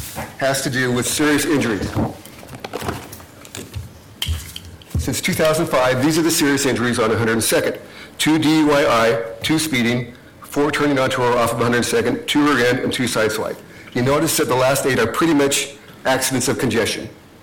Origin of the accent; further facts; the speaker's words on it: Portland, Oregon, United States; I was born and raised in Park Rose. I've been a dentist in Park Rose for about 30 years.